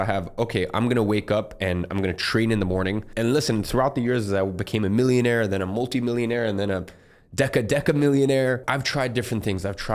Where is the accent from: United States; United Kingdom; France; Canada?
United Kingdom; London; I grew up in London, so it's cold, dreary.